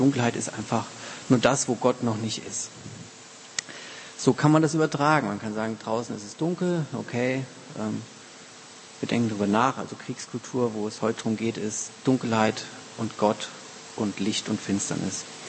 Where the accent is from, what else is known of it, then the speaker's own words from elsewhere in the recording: Rhineland-Palatinate, Germany; Ich komme aus der Pfalz, aus dem Hunsrück